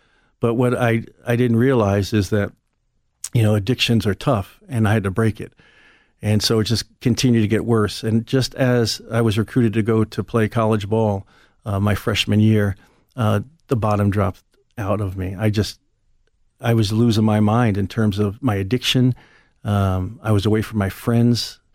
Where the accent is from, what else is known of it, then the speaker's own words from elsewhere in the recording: New York City, New York, United States; So with those people, and they're New Yorkers, I was born and raised there